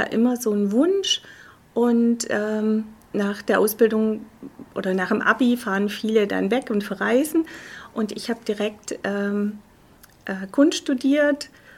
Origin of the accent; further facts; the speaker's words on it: Göppingen, Baden-Württemberg, Germany; Ich komme aus Göppingen, das ist direkt zwischen, oder also ja, genau mitten zwischen Stuttgart und Ulm. Mhm. Am Fuß der Schwäbischen Alb